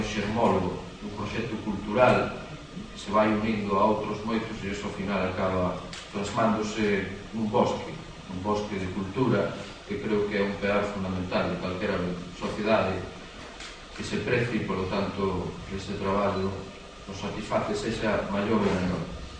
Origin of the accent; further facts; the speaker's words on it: Lugo, Galicia, Spain; da nosa identidade como lucenses, como galeros e galeras.